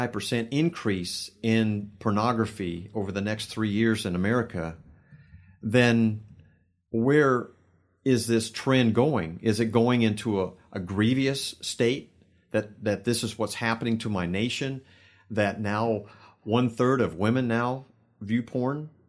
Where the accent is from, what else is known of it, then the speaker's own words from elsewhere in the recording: United States; I'm American, and what have I become?